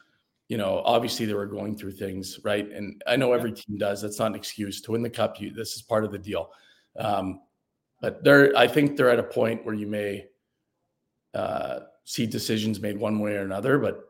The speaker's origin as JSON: {"language": "English", "town": "Mississauga", "region": "Ontario", "country": "Canada", "tie": "born or raised there", "said": "But it was in Buffalo, and I grew up in Mississauga. And so I had like 60 people at that game, you know."}